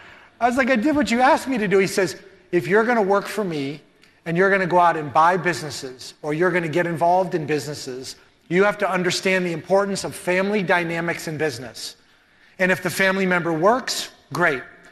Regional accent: Miami, Florida, United States; the only guy that ever went to Marquette from Miami

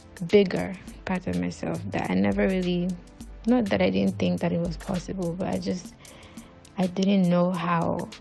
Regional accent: Nigeria; And SARS, that was a very turning point for me as a Nigerian.

